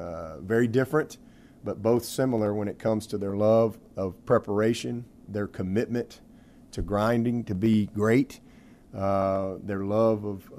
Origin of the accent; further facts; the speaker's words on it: Alabama, United States; You know, growing up in Alabama and spending most of my life there, I didn't know a lot about BC